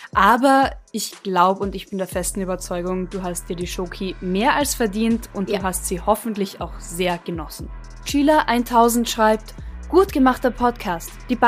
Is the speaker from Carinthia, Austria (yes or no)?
yes; Carinthia, Austria; now in Vienna, Austria; Beide aus Bayern, ich in Kärnten aufgewachsen und man schreibt uns den Wiener Dialekt zu.